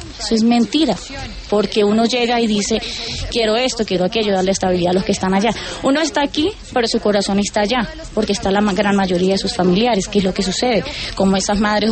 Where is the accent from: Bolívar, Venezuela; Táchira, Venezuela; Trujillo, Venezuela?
Táchira, Venezuela; San Cristóbal; mi familia y todos nosotros somos de San Cristóbal, prácticamente ahí cercanos a Norte de Santander.